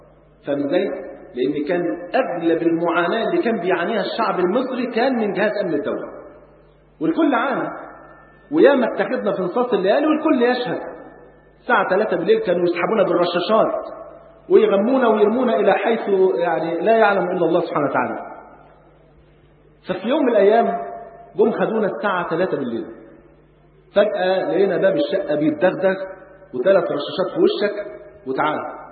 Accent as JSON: {"language": "Arabic", "country": "Egypt", "said": "واحنا ولاد مصر، وكلنا بالبلد كده ركاب سفينه واحده"}